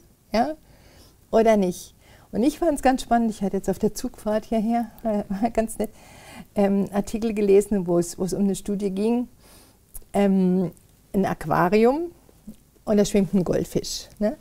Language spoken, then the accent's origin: German; Freiburg, Baden-Württemberg, Germany; ich komme ursprünglich aus Freiburg